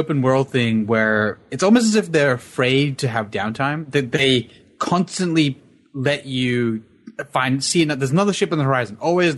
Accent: Australia; I'm Australian

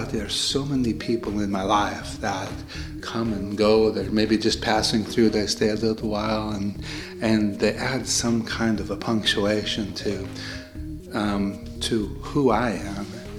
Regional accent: United States; born there; Even though I was born in America, it makes me feel like I can think on a level of someone in Poland or Eastern Europe

